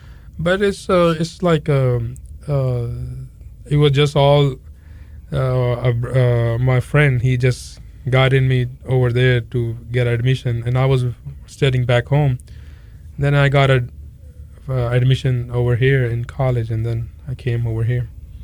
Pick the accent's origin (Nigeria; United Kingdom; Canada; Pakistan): Pakistan; moved away as an adult; now in United States; Well, I'm from Pakistan. Came here as a student. Went to college here.